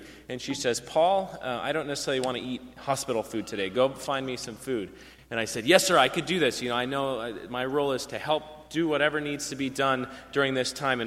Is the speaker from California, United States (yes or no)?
yes; California, United States; I'm a blonde from California, so it's part of my identity anyways.